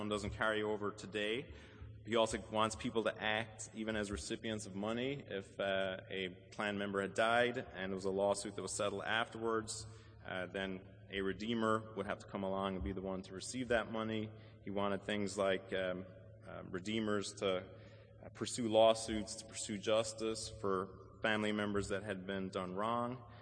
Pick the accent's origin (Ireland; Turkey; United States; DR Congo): Ireland; I grew up in Ireland, and my daughters have Irish names.